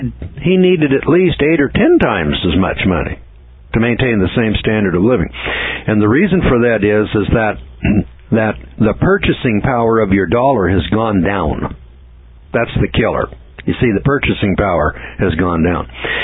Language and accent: English; California, United States; I'm an old real estate guy, and I was from the Bay Area